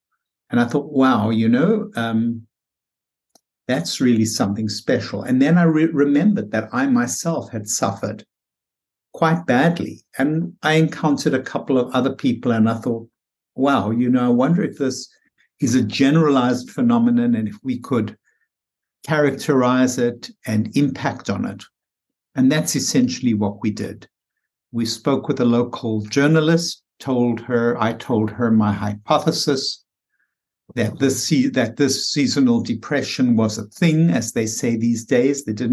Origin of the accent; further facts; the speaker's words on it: South Africa; moved away as an adult; now in United States; Well, I am originally South African.